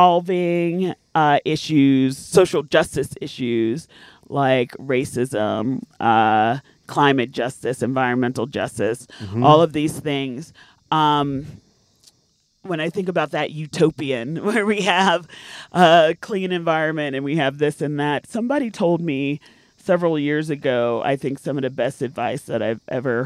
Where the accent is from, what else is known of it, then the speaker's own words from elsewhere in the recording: New York City, New York, United States; I grew up in the Bronx.